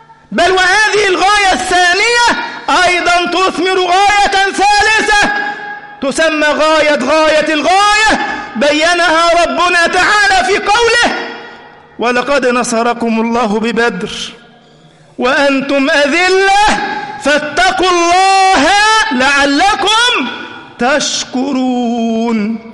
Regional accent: Egypt

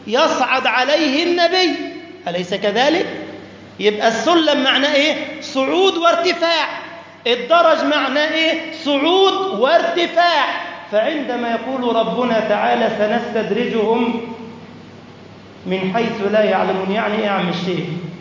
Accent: Egypt; مش وقف كده في بلدنا مصر

